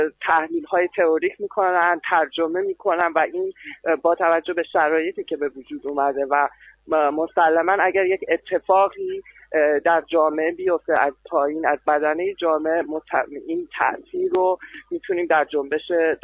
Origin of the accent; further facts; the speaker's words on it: Iran; moved away; من الان 3 سال از ایران آمدم بیرون فرار کردم